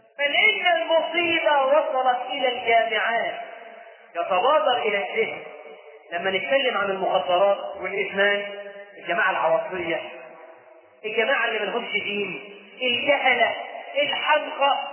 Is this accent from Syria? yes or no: no; Egypt; فجدنا في تراثنا كمصريين أمثال تحرض على شرب الخمر